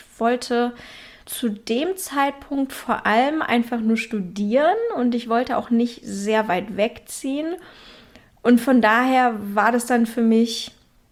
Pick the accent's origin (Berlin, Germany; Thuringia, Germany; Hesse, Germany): Berlin, Germany; in meiner Heimatstadt Berlin